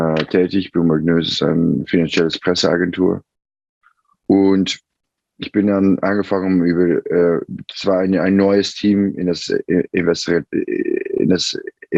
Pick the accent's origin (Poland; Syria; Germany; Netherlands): Netherlands; Amsterdam, North Holland; 4,5 Jahre in Berlin gelebt für die Recherche und das Schreiben und komme ursprünglich aus Amsterdam.